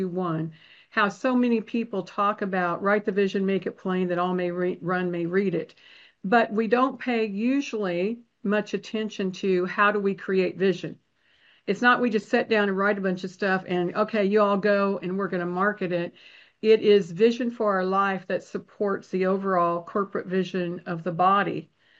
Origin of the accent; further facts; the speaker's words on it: Kansas City, Missouri, United States; now in Dallas, United States; I'm from Kansas City, living in Dallas, but from Kansas City.